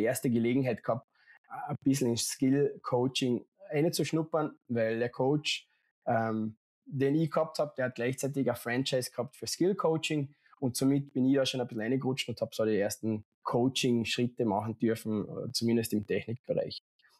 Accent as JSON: {"language": "German", "country": "Austria", "said": "als Österreicher im Hockeyland Schweden habe ich gekriegt"}